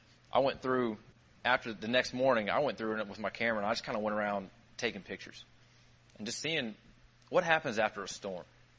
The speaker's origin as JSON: {"language": "English", "town": "Tampa", "region": "Florida", "country": "United States", "tie": "born or raised there", "said": "There's a lady I know back where I grew up in Tampa"}